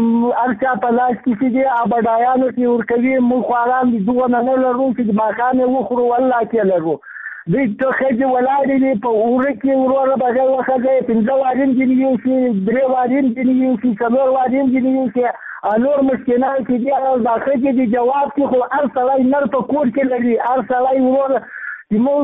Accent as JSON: {"language": "Pashto", "region": "Ghazni", "country": "Afghanistan", "said": "زه د غزنی دی ولایت کې مقصد دی ولسوالی هم نوم یې آغا محمد ده."}